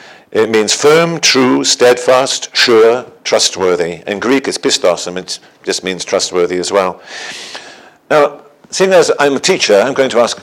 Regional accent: Wales, United Kingdom; accent: Welsh; We, as you may know, I'm Welsh for my accent

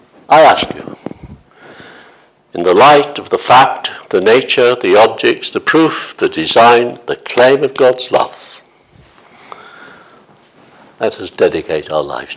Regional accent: Worcester, West Midlands, United Kingdom; I come from Worcester.

